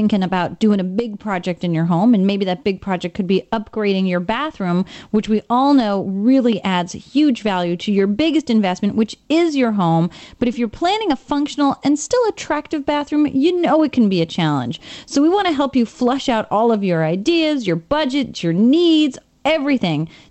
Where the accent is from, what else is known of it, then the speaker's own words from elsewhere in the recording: New York, United States; as a New Yorker who has a new door on the front of their home, I opted to go without storm door.